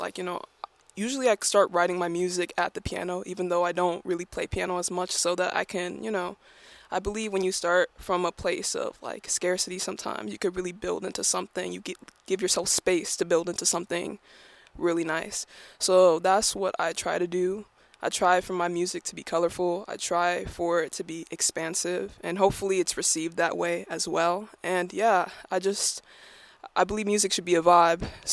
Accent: New York, United States; I'm from New York.

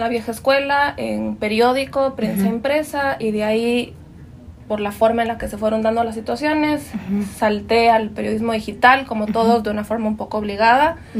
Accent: Ecuador; uh-huh. Soy periodista ecuatoriana

